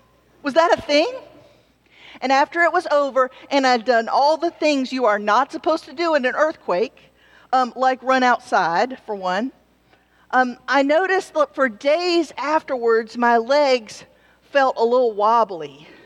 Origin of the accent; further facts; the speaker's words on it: Georgia, United States; You all may know that I'm originally from Georgia, so I know about tornadoes and stuff